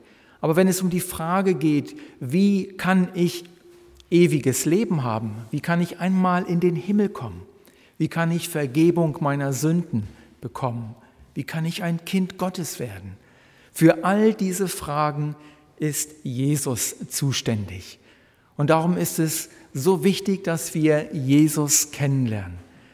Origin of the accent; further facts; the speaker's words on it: Celle, Lower Saxony, Germany; Ich bin selbst aus der Nähe von Celle, einer kleinen Stadt, die mich sehr an die Stadt Wittstock erinnert.